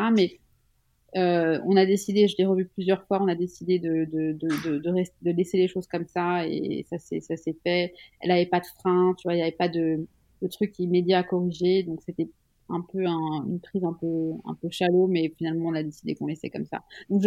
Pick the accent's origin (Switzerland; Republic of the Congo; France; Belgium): Switzerland; Je suis suisse, donc aussi.